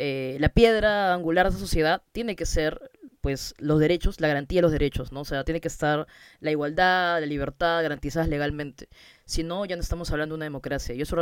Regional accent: Peru; como historiador y también como ciudadana y como peruana

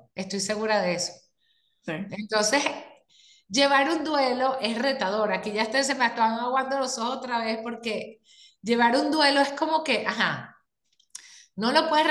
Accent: Venezuela; soy venezolano

